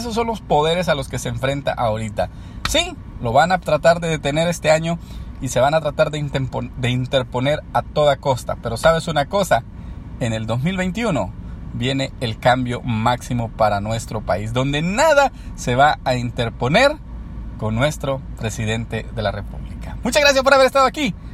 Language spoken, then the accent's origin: Spanish; El Salvador; como pueblo salvadoreño